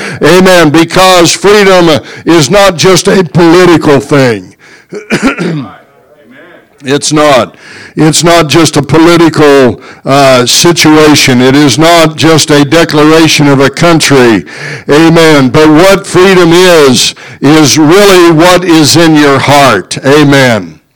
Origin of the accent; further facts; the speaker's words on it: United States; I'm glad I live in America today. Praise God. I'm glad I'm an American today.